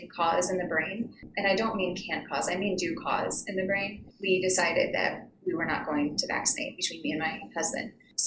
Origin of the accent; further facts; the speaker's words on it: Indiana, United States; I am from Indiana, and I have been a nurse for 11 years.